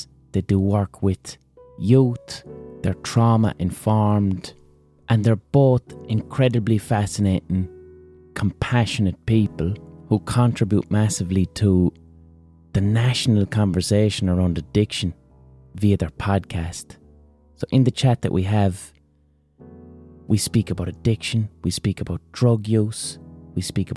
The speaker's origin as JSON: {"language": "English", "town": "Limerick", "region": "Munster", "country": "Ireland", "accent": "Limerick", "said": "these two lads have Cork accents, which are quite similar to my Limerick accent, but a bit more cheerful."}